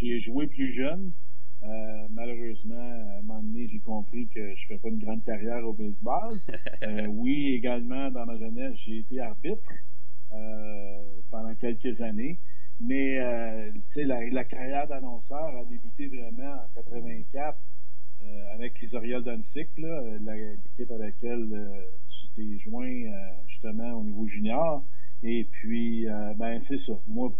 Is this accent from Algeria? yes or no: no; Montreal, Quebec, Canada; J'ai grandi dans Villeray avec les Expos dans les années 70. Je demeurais à 4 rues du Parc Jarry.